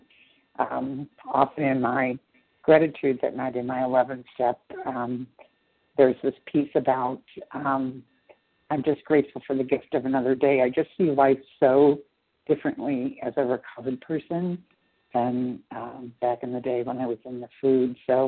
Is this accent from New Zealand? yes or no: no; Chicago, Illinois, United States; I'm also from Chicago, Illinois.